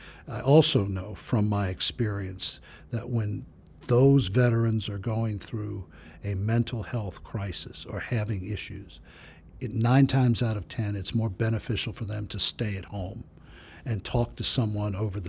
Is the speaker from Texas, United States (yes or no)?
no; Fayetteville, North Carolina, United States; No, in my lifetime, I've watched Fayetteville is my hometown.